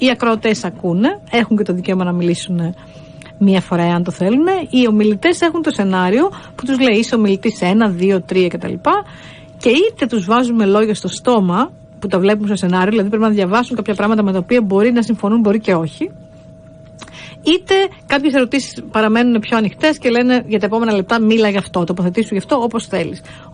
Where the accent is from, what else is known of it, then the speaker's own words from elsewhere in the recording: Greece; Γίνεται στα ελληνικά, γιατί εγώ τυχαίνει να είμαι Ελληνίδα